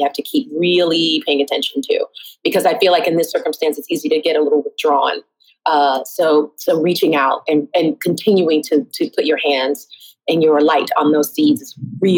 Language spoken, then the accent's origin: English; the South, United States; I mean, I'm born and raised in the South